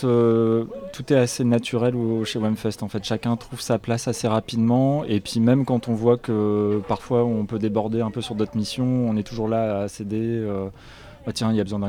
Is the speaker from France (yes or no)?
yes; Lille, Hauts-de-France, France; Mais je suis lillois, donc ça va, la route, elle se fait encore assez facilement.